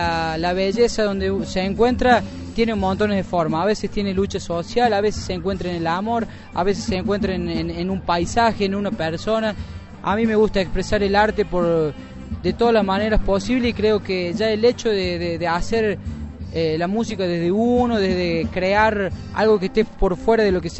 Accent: Córdoba, Argentina; vengo de Córdoba, Argentina, desde la Sierra de Córdoba.

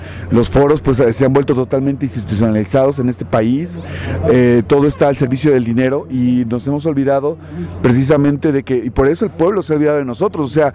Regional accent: Xalapa, Veracruz, Mexico; vengo de Xalapa, Veracruz.

